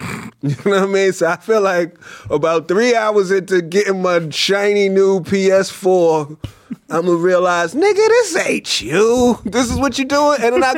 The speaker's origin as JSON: {"language": "English", "region": "New York", "country": "United States", "said": "Listen, I'm from New York. I don't know a lot of this shit."}